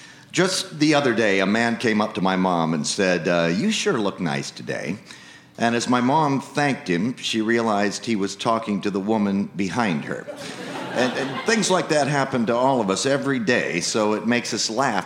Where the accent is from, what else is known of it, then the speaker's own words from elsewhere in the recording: Des Moines, Iowa, United States; I grew up in Des Moines, Iowa, and one summer afternoon when I was around six, my dad and I pulled into the parking lot of our regular supermarket